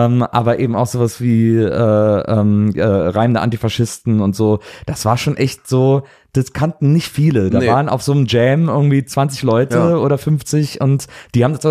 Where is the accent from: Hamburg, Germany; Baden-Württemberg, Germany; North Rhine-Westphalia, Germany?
North Rhine-Westphalia, Germany; Cologne; ich komme ja aus Köln